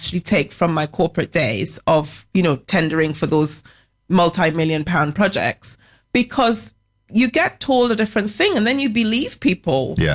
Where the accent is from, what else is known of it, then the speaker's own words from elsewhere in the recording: Trinidad & Tobago; I'm from Trinidad.